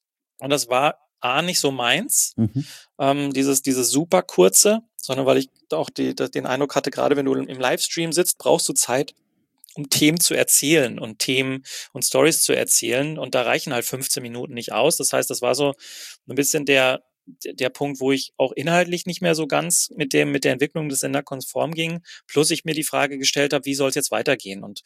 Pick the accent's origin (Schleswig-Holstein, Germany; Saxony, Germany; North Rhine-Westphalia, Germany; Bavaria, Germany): North Rhine-Westphalia, Germany; Wanne-Eickel; bin jeden Tag von Wanne-Eickel nach Köln getigert mit meinem Auto.